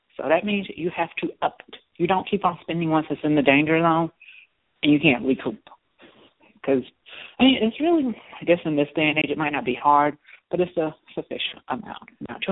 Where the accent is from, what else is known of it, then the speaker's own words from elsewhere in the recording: Georgia, United States; I'm more of a Coke person. I grew up in Georgia. I'm from Georgia. I like my Coke.